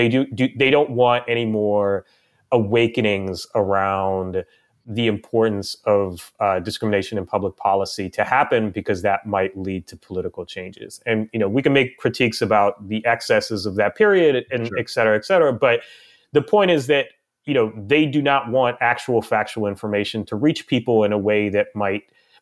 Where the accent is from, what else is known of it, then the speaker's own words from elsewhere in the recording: Washington, District of Columbia, United States; You know, me personally, I grew up in Washington, D.C. I went to a public school.